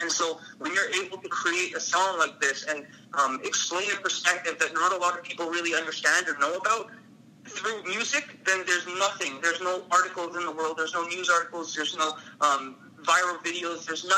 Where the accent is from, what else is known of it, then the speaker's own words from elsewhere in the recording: India; that came from a lot of the teachings that we learn as Indians growing up.